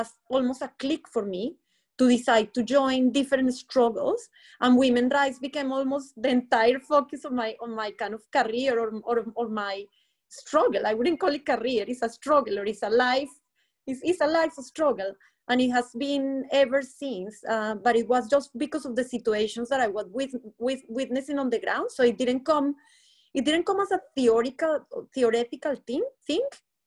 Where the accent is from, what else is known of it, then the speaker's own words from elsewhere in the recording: Colombia; English is a second language; now in United Kingdom; I'm a migrant from Colombia.